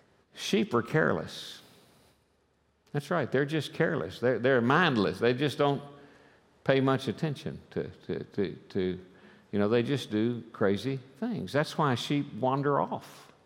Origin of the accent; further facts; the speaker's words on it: Oklahoma, United States; I'm from Oklahoma. That's cowboy country. We have more cows than we do have people in Oklahoma, literally.